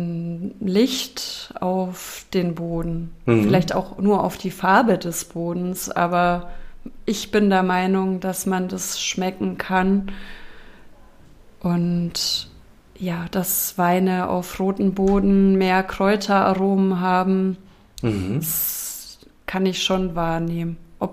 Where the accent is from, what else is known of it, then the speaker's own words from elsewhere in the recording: Bavaria, Germany; Vielleicht meine Heimatregion, Franken.